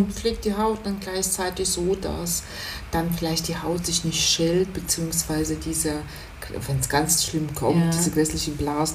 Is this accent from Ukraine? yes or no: yes; Ukraine; moved away; aus diesen Regionen, wo ich herkomme, wo ich geboren bin, ich bin nämlich in der Ukraine geboren